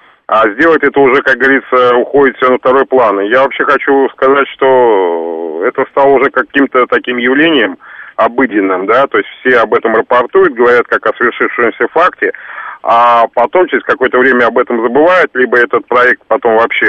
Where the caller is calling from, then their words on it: Moscow, Russia; я звоню из Москвы.